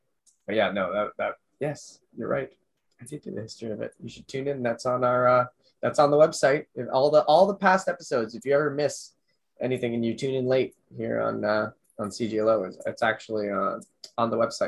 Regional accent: California, United States; Like, I grew up in California. You know, the heat was dry. It wasn't sticky.

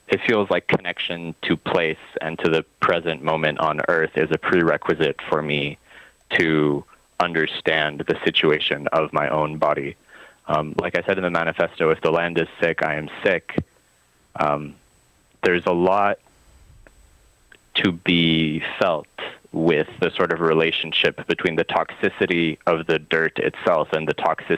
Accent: Vancouver, British Columbia, Canada; I was born in Vancouver. I grew up there largely.

